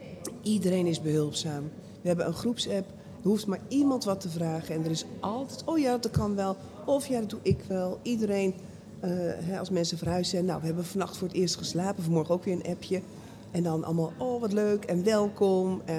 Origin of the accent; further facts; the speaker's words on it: Amsterdam, North Holland, Netherlands; also born or lived in Den Bosch; En zelf ben ik opgegroeid in Amsterdam in Noord-Holland. Mm-hmm. Maar ik heb in Den Bosch gestudeerd.